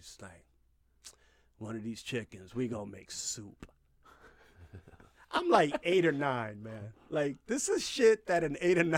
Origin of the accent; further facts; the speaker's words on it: Bronx, New York, United States; I grew up in the Bronx.